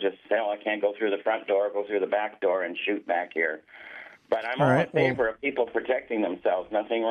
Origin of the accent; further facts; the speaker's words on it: Sumas, Washington, United States; I am a conservative from Sumas.